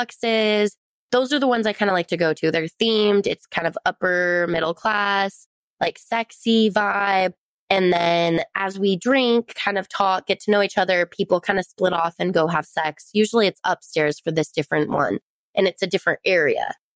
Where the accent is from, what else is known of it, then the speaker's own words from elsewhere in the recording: St. George, Utah, United States; I'm from St. George. I'm from small towns and they're there.